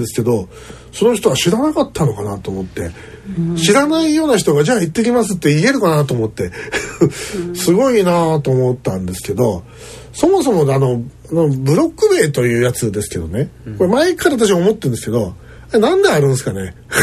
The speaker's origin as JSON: {"language": "Japanese", "town": "Neyagawa", "region": "Osaka", "country": "Japan", "tie": "born or raised there", "lives_now": "Wakayama, Japan", "said": "私は現在和歌山に住んでいますが、生まれも育ちも大阪北部にある寝屋川市です。"}